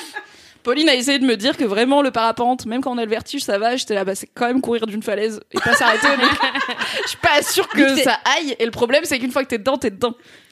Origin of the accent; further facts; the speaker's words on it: Provence-Alpes-Côte d'Azur, France; j'aime bien les petites villes, notamment du sud-est, puisque c'est là où j'ai grandi.